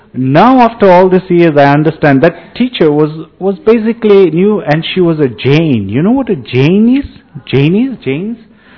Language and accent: English; Kenya; English is a second language; also born or lived in United States; It's a bit English name, but born and brought up in Kenya. Kenya, that's Africa, East Africa.